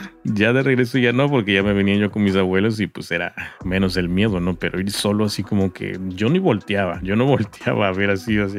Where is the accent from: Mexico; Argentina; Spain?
Mexico; Veracruz; allá por la región de donde soy, de Veracruz.